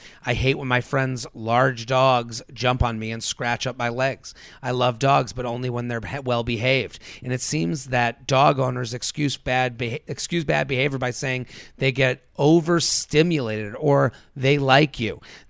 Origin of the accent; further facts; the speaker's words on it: Boston, Massachusetts, United States; because we are transplants. We're here from Boston.